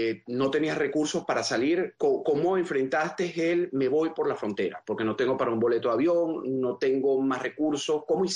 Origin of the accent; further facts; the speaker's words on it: Venezuela; lo digo también como venezolano